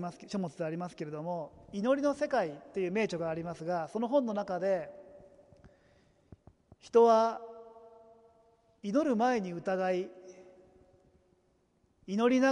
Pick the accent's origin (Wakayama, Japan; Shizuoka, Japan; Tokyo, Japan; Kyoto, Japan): Tokyo, Japan; 私は東京で育ったのであんまりこう山を見ながら育ったんではないんですけれども、私の父のふるさとは会津なんですね。福島県の会津ですから